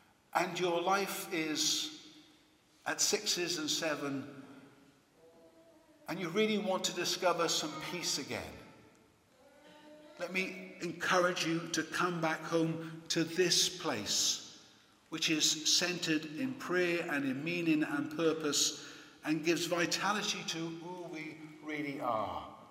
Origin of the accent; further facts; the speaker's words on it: Wales, United Kingdom; I find great comfort to drive all the way back to Wales, to Monmouthshire, which is my home country.